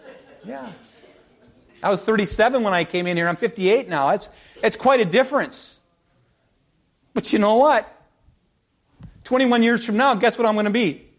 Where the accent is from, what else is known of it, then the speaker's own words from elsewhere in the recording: Madison, United States; I grew up here in Madison. I had a paper route. I had my own money.